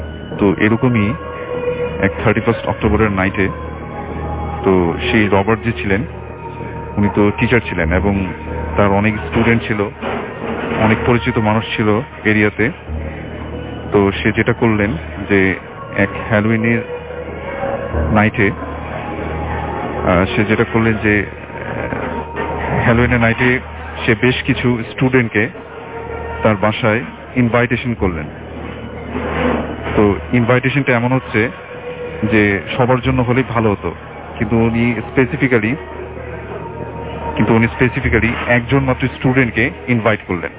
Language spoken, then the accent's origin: Bangla; Dhaka, Dhaka Division, Bangladesh; পুরান ঢাকা থেকে এসেছি।